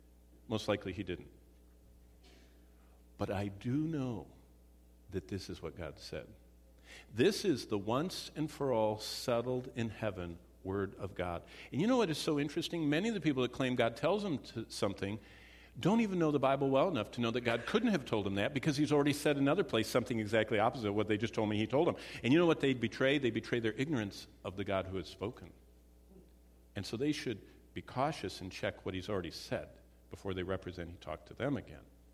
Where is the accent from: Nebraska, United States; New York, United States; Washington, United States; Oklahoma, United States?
Oklahoma, United States; I remember I'm from Oklahoma. We used to have couples that would run across the border to get married barefoot in Arkansas as a 16-year-old